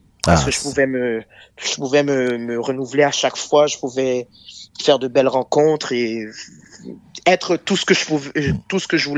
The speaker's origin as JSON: {"language": "French", "town": "Montreal", "region": "Quebec", "country": "Canada", "tie": "born or raised there", "said": "moi, je viens de l'Est de Montréal. Comment dire, j'ai grandi dans des HLM."}